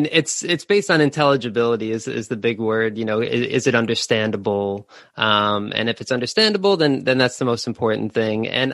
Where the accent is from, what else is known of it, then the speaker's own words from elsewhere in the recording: New York, United States; moved away as an adult; also born or lived in South Korea; now in Japan; So I'm from the States. I'm from New York originally. I'm from pretty close to the Queens Long Island border. And so I grew up around the New York City area.